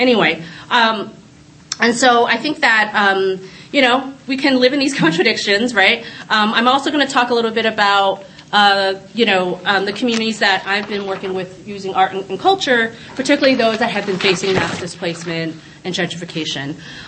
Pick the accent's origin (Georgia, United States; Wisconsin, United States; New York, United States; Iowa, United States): New York, United States; Brooklyn; So I'm from Sunset Park, Brooklyn, born and raised. Just to say that that's sort of my like background as someone who was born and raised in Sunset Park.